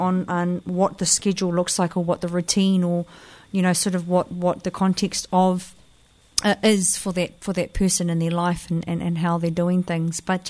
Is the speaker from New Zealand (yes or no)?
yes; Hamilton, Waikato, New Zealand; I've kind of moved back and forth from Hamilton, born and raised in Hamilton, to Whangaroa here.